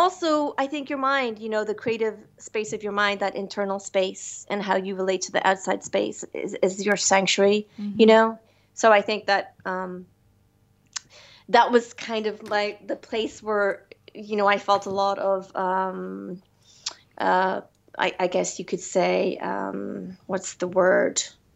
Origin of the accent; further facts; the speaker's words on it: Northern Ireland, United Kingdom; also born or lived in Hawaii; I know I've had a very unique experience growing up in Northern Ireland.